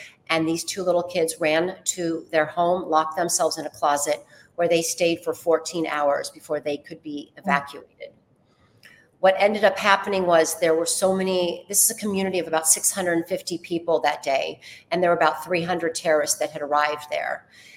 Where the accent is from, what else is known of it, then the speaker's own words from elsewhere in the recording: California, United States; also born or lived in Israel; I grew up in California. I got married. I lived in Israel for many years. Then I moved back to the States.